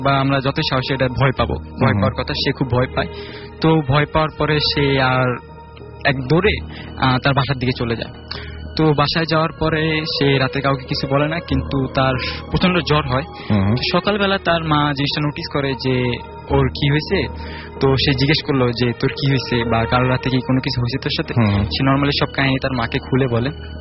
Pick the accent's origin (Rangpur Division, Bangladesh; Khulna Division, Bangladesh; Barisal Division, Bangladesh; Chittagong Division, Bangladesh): Chittagong Division, Bangladesh; Kalamusi; now in Dhaka, Bangladesh; আমার গ্রাম হচ্ছে আপনার নোয়াখালী কবিরহাট উপজেলার কালামুসি